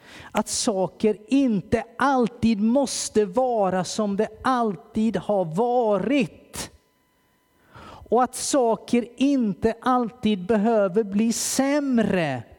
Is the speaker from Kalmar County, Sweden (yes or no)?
yes; Kalmar, Kalmar County, Sweden; När jag växte upp i Pingstförsamlingen i Kalmar.